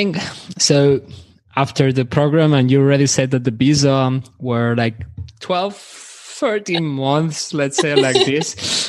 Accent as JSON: {"language": "English", "country": "Germany", "lives_now": "Greece", "said": "I came from Germany to Greece and I was like the first day"}